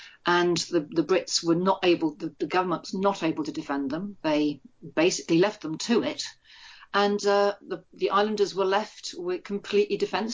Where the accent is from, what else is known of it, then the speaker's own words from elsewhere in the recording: Jersey; it had always been a wallpaper to my life, growing up in Jersey, because both my parents had grown up as children in the occupation